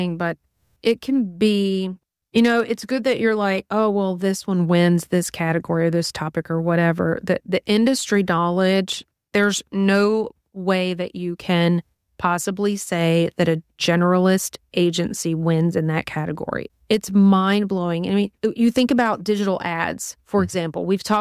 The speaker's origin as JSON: {"language": "English", "town": "Hammond", "region": "Louisiana", "country": "United States", "tie": "born or raised there", "said": "And I went to college right here in my hometown of Hammond, America, Louisiana."}